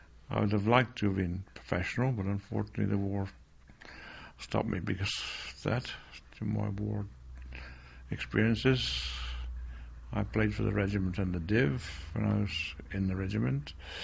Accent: West Midlands, United Kingdom; born there; I was born in Kellowind, a small village outside Worcester, about 4 miles outside, half miles outside Worcester. A family of 7. 4 or 5 boys and 2 girls.

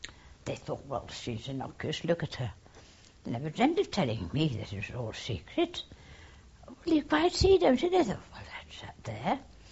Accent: Stoke-on-Trent, West Midlands, United Kingdom; because I was … from Stoke.

